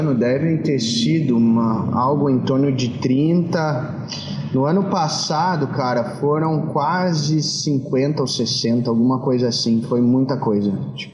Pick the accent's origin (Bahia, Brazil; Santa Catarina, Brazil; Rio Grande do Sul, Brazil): Rio Grande do Sul, Brazil; born there; now in São Carlos, Brazil; Eu nasci no Rio Grande do Sul, mas quando as pessoas me perguntam onde é que eu moro, eu digo que eu moro na poltrona 17A.